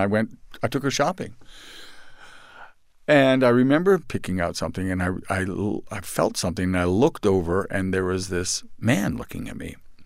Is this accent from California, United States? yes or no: yes; San Francisco, California, United States; I grew up in San Francisco. And a very liberal community.